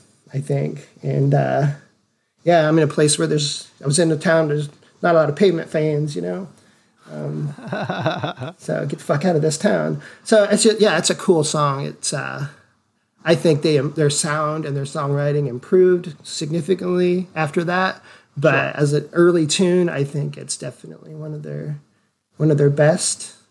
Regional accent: Vermont, Illinois, United States; I'm from Vermont, Illinois, Vermont IL, population 801.

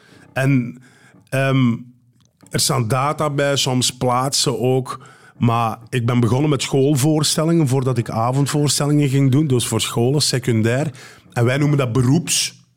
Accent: Limburg, Belgium; Ik ben van Belgisch Limburg, dus ik speelde de schoolvoorstellingen vaak in culturele centra in Limburg.

